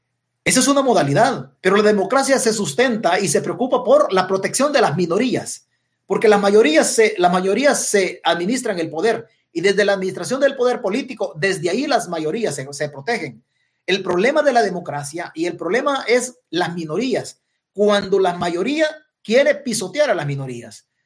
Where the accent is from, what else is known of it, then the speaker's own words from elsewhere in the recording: El Salvador; ahí jugamos un rol importante nosotros como salvadoreños o el país por su ubicación geográfica